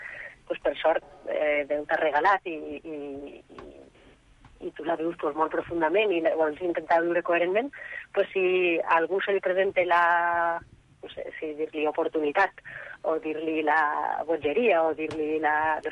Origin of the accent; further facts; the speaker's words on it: Benicarló, Valencian Community, Spain; Sí, és el meu poble i vivim aquí i estem treballant.